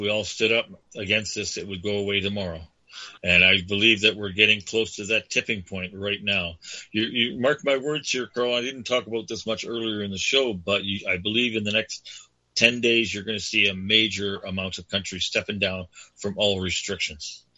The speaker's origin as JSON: {"language": "English", "country": "Canada", "said": "And if you're not doing that as a Canadian right now, then you don't have a heart because we have seen so much destruction in this country in the last 2 years."}